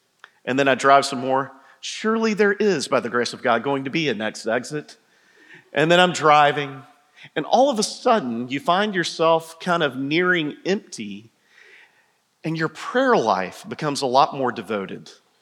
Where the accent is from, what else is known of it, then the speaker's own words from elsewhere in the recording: Georgia, United States; I grew up here in Georgia.